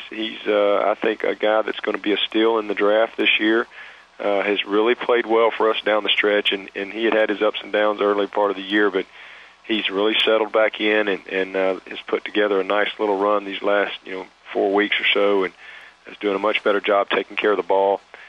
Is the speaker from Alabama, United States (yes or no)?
yes; Alabama, United States; I've followed Nebraska my whole life, growing up in Alabama and watching some of those Alabama-Nebraska games